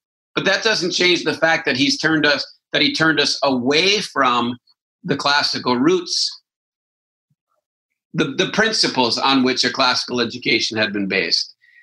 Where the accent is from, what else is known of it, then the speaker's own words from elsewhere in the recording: Wisconsin, United States; Now, I'm from Wisconsin, so I get it. I mean, I'm a farmer at heart